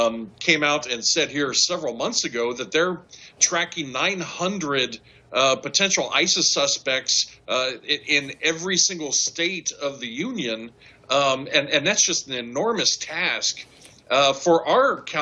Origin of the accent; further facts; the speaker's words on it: Columbus, Ohio, United States; we saw it with the attack in my hometown of Columbus just last month